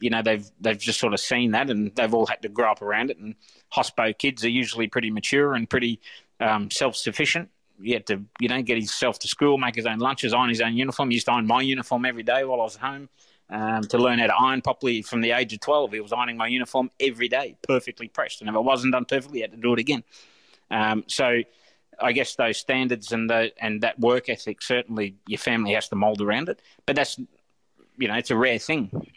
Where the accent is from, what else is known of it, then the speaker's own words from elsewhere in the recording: Australia; I'm an Aussie as they come. I'm fourth generation Australian.